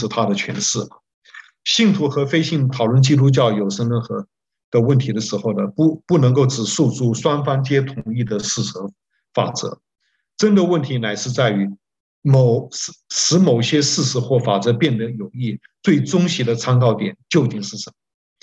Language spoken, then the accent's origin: Chinese; Taiwan; 我们从台湾来的，我进 Westminster 比他整整晚10年。